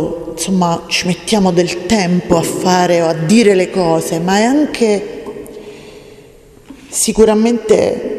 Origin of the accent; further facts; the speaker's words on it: Basilicata, Italy; siccome io vengo dalla Basilicata, come le Lucane